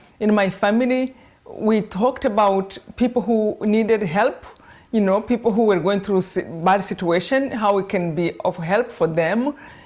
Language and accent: English; Rwanda; So I grew up in Rwanda in my village.